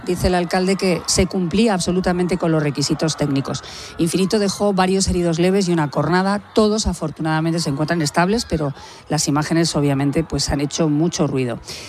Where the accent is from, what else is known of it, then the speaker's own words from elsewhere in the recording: Albacete, Castilla-La Mancha, Spain; este es un dato que yo aporto porque soy de Albacete.